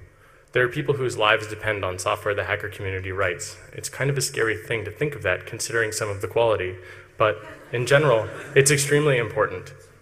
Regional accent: United States; I'm an American, born and raised, who's unhappy.

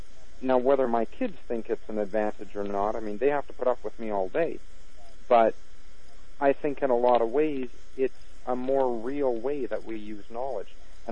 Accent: Snow Lake, Manitoba, Canada; when I moved back to Snow Lake, which is my hometown where I'm teaching now, I came here as a grade 1 teacher.

